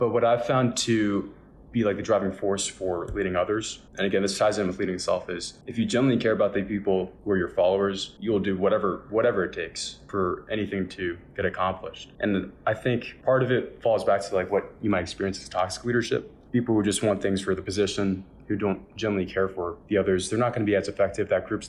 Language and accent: English; New Jersey, United States; I grew up in New Jersey my whole life. I've moved around 5 times, but it's always been Central New Jersey.